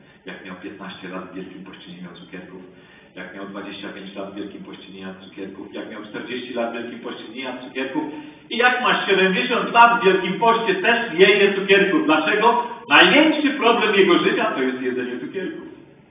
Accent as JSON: {"language": "Polish", "town": "Świdnik", "region": "Lublin Voivodeship", "country": "Poland", "said": "Ja pochodzę ze Świdnika."}